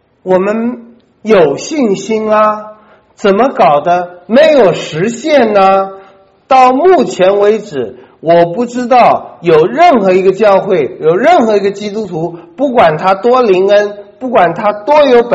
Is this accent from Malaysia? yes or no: no; China; 就会我们中国人讲一句话，心想事成。